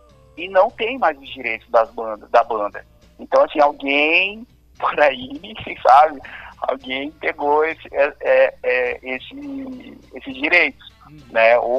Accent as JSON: {"language": "Portuguese", "town": "Cuiabá", "region": "Mato Grosso", "country": "Brazil", "said": "a gente é de Cuiabá, lugares que não é tão provável ter banda de rock, né?"}